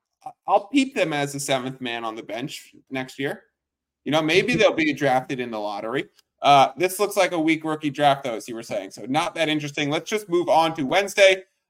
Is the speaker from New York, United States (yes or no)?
yes; New York, United States; I always say, I think it's because we grew up in New York where there's no good.